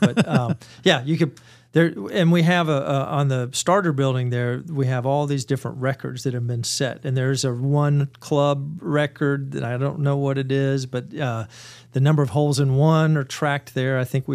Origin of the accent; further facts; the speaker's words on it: Augusta, Georgia, United States; even though I grew up in Augusta and I'm used to pollen.